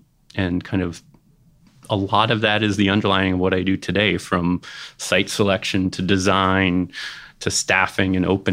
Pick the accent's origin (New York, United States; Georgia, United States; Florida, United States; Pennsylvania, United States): Pennsylvania, United States; Philadelphia; also born or lived in Cambridge, Massachusetts / Chicago; Well, I was born outside Boston in Cambridge, Massachusetts, but I really grew up mostly in Philadelphia and Chicago.